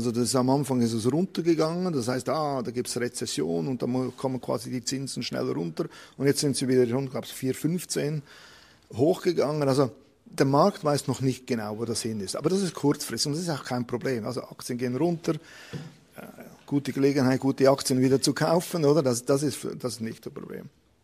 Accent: Switzerland; wir als Schweizer, ich habe immer gemeint, Freihandel heißt keine Zölle.

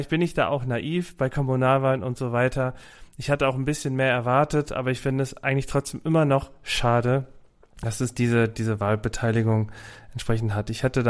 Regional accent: North Rhine-Westphalia, Germany; In Westerkappeln, das ist eine Gemeinde in der Nähe meiner Heimat

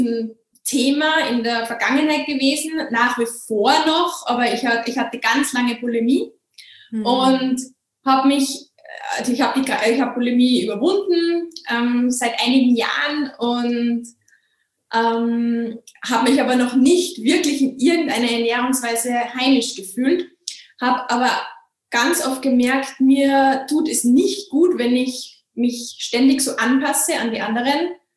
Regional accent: Salzburg, Austria; Ich komme aus Salzburg in Österreich. Ich bin 33 Jahre alt und Physiotherapeutin in einer Gemeinschaftspraxis, also selbstständig.

